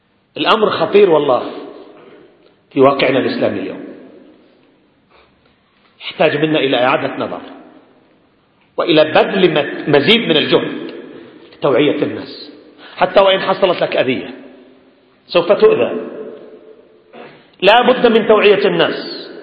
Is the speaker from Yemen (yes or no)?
yes; Yemen; عندنا في اليمن